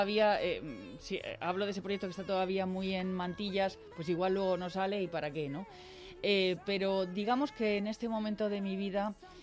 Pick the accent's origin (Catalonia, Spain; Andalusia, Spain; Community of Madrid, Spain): Community of Madrid, Spain; Madrid; yo es que soy madrileña y de padres madrileños